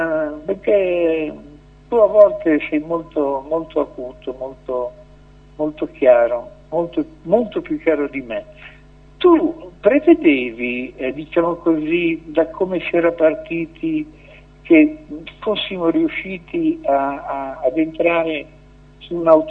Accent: Milan, Lombardy, Italy; io da milanese

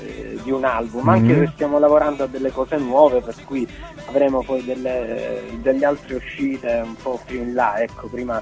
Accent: Apulia, Italy; si sente un po' della mia terra, no? Del Salento

